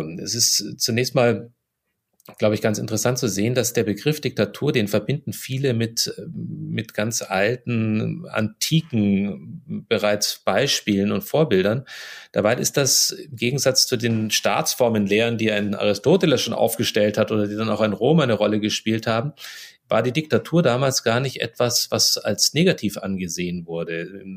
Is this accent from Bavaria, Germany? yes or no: yes; Bavaria, Germany; der ist nämlich in Bayern, was ja eigentlich meine Heimat ist